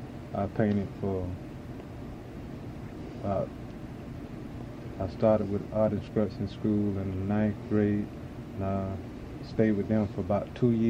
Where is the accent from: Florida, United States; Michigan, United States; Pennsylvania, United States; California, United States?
Florida, United States; Jasper; I was born in Jasper, Florida.